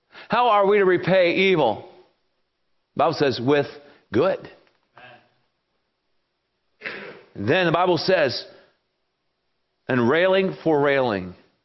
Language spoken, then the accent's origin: English; South Carolina, United States; Now, I'm from South Carolina. In South Carolina, we have a get out of jail free card.